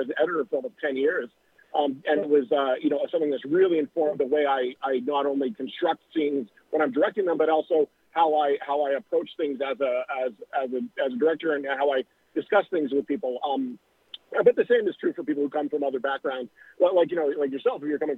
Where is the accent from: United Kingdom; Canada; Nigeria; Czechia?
Canada; now in Los Angeles, United States; So I live in Los Angeles. Like I mentioned, I'm from Canada originally